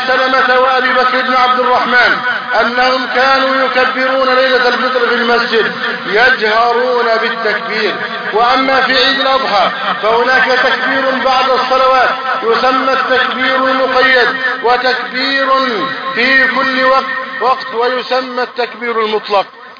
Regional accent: Egypt

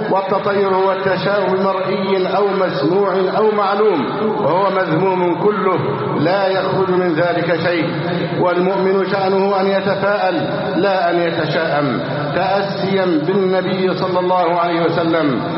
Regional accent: Egypt

